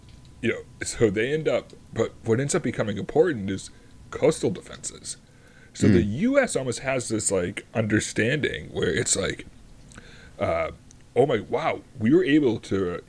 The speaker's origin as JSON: {"language": "English", "town": "Boston", "region": "Massachusetts", "country": "United States", "said": "But obviously, being a Bostonian, I have to talk about the greatest naval battleship of all"}